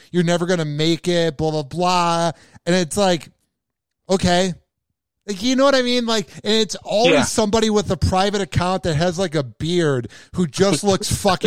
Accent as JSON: {"language": "English", "town": "Arlington Heights", "region": "Illinois", "country": "United States", "said": "I was from Arlington Heights. It's convenient to say Chicago"}